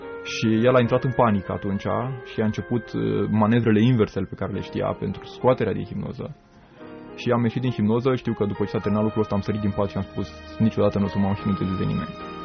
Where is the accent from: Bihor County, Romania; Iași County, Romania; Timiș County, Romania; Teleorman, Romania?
Teleorman, Romania; Roșiori de Vede; also born or lived in Mehedinți / Craiova; Eu sunt din Roșiori de Vede, din Telorman. De fapt, acolo locuiesc părinții, sunt născut în Mehedinți. Și liceul am făcut în Craiova.